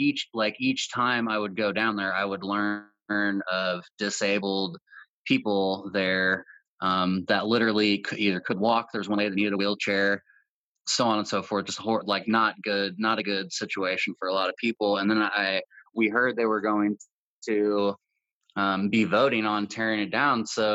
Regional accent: Bloomington, United States; And I'm sorry, I'm from Bloomington. It's a small enough town

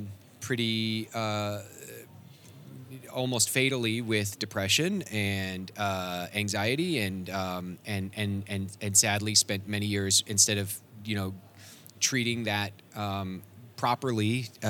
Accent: Kansas City, Missouri, United States; I'm going to actually get to go back to my hometown and get to buy my comic off the shelf of my hometown shop

